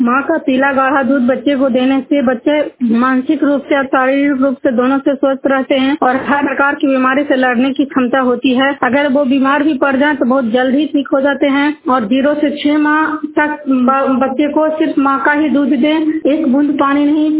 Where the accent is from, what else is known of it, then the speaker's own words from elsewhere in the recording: Bihar, India; मैं नालंदा जिला हिंसा प्रखंड के जूनियर गांव की निवासी हूं।